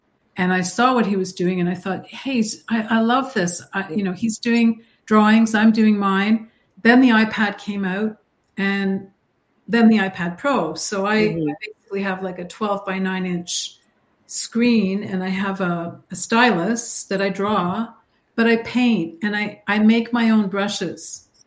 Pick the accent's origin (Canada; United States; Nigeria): Canada; because I'm a Canadian artist, they wanted to have me do the show